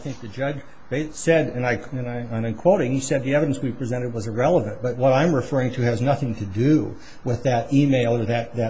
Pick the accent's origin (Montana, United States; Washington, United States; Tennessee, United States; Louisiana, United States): Washington, United States; Yakima; I'm from Yakima.